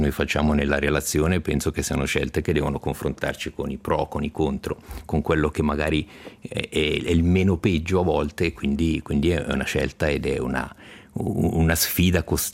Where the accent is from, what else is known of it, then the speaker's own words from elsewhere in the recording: Biasca, Ticino, Switzerland; io sono della Riviera, quindi zona Biasca